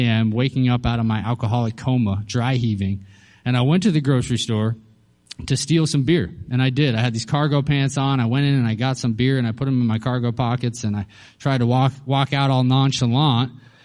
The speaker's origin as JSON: {"language": "English", "region": "Colorado", "country": "United States", "tie": "born or raised there", "said": "I grew up in Colorado."}